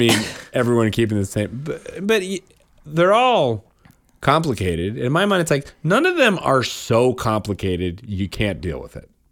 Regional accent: Windsor, South East England, United Kingdom; born there; I was born in Windsor. Did you know that?

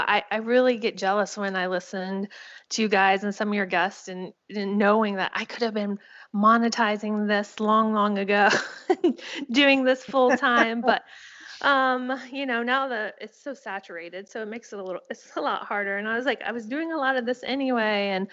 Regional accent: Savannah, Georgia, United States; also born or lived in North Carolina; Actually, I'm from Georgia, Savannah, Georgia, before North Carolina.

